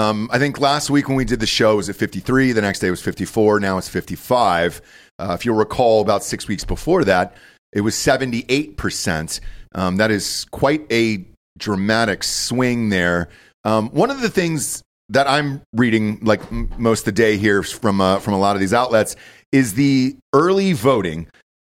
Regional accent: Georgia, United States; from my home state of Georgia.

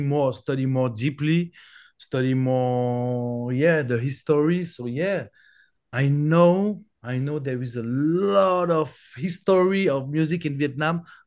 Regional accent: France; English is a second language; Is still something new for me, you know, because I grew up in France

